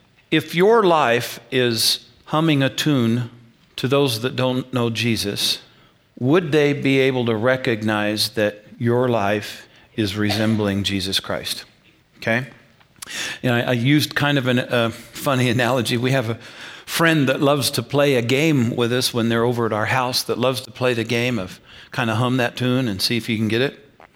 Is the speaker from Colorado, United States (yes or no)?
yes; Burlington, Colorado, United States; when I go home to my hometown in Burlington, Colorado